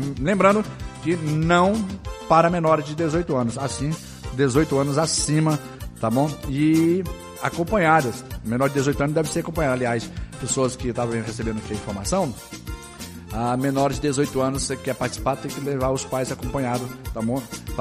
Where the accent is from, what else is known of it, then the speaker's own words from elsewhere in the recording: Cruzeiro do Sul, Acre, Brazil; no nono Festival da Farinha em Cruzeiro do Sul, tá bom? É festa, minha terra natal, tá bom?